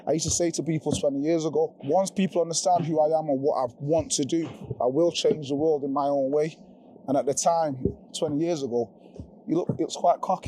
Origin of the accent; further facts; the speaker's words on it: Jamaica; I'm Jamaican, right? So you know when Usain Bolt broke the world record?